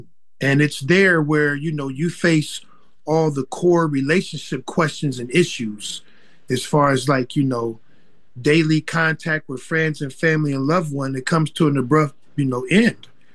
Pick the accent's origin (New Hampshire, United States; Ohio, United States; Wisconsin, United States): Ohio, United States; Columbus; Okay, well … I am born and raised in Columbus, Ohio. I come from a two-parent home.